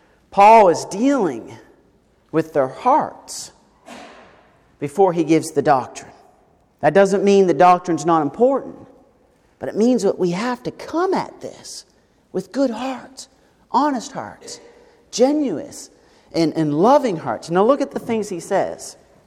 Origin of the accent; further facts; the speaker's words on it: Nova Scotia, Canada; I grew up in Nova Scotia, Canada as a heathen.